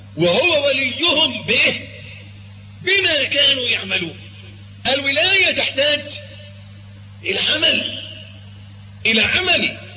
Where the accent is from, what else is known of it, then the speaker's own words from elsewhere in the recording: Egypt; عندنا في مصر